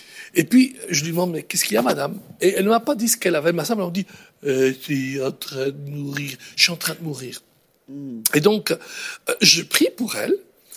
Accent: Belgium; chez nous en Belgique, par exemple, on appelait ça le lieutenant général en chef.

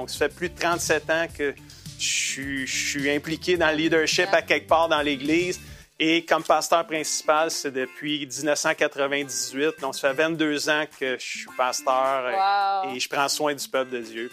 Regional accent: Saint-Hyacinthe, Quebec, Canada; born there; Je suis né à Saint-Hyacinthe aussi

